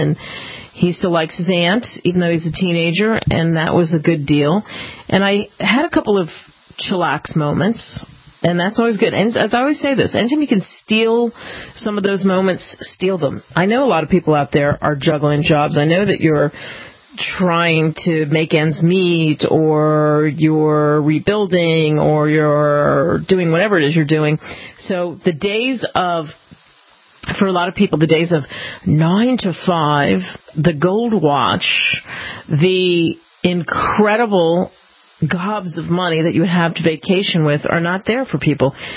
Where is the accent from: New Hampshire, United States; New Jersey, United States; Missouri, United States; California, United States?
New Jersey, United States; also born or lived in New York; I grew up partially in New York and then in Philadelphia, in South Jersey specifically. So right smack over the bridge, not very far from the bridge that connects Philly and South Jersey.